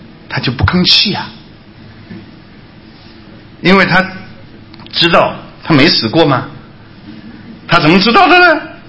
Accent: Hunan, China; 反正咱们湖南人坏也没关系，众所周知的哈

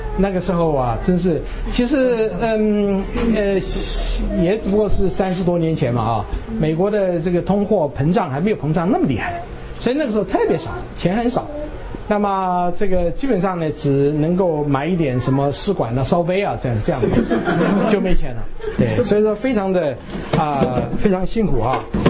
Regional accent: Taiwan; moved away as an adult; also born or lived in Hunan, China; now in United States; 我是出生在中国的湖南，但是生下来6个月，父母亲就带着我到台湾去了，所以台湾长大的。那我是台大毕业

